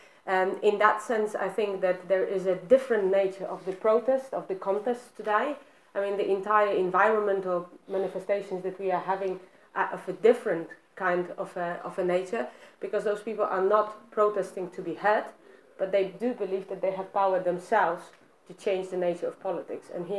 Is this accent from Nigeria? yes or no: no; Poland; English is a second language; I mean, I come from Poland, so don't make mistake about that.